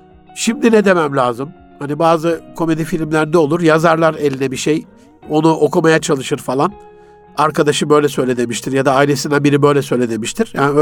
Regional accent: Gaziantep, Turkey; accent: Antep; Antep ağzıyla ammanı bileyim mam derler bizim oralarda.

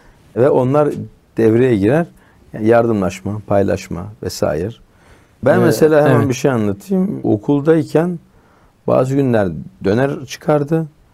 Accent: Üsküdar, Istanbul, Turkey; doğma büyüme Üsküdarlıyım.

